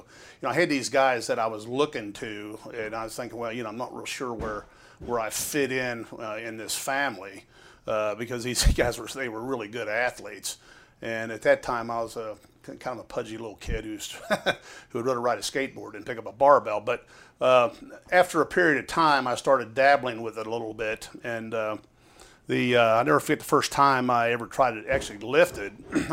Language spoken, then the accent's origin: English; Ireland; And being an Irishman like I am, I'm a bit temperamental.